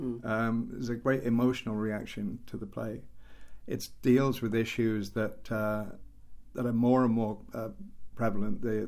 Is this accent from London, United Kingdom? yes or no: no; Wales, United Kingdom; I'm afraid the easy answer is to say that I'm Welsh and we cry all the time. We don't cry because we're Welsh.